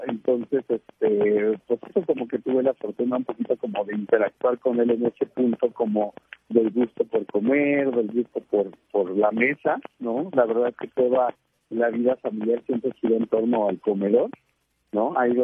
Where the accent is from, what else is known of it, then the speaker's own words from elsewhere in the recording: Mexico; de cómo somos ahora pues nosotros como mexicanos, ¿no?